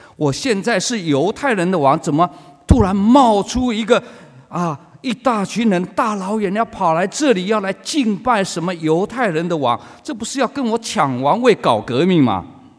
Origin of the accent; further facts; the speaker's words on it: China; 其实就是我们中国人的一句老话，黄鼠狼拜年不怀好意